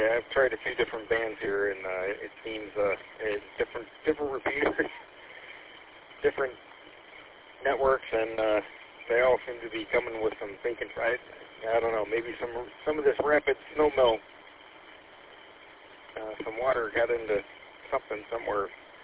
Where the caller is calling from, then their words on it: Birch Run, Michigan, United States; I'm in Birch Run.